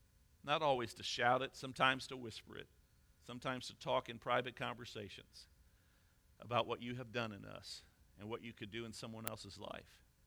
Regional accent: Midwest, United States; You all remind me every once in a while that I'm a Yankee. I think I'm a Midwesterner, but I understand.

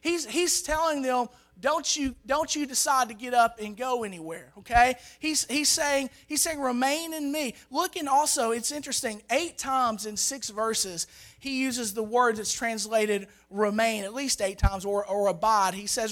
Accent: Arkansas, United States; I told you I grew up in Arkansas. I spent a little time in the woods.

